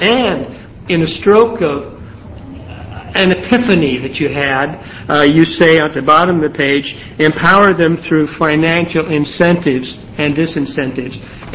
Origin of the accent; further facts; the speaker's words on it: Fall Creek, Oregon, United States; For the record … I'm from Fall Creek.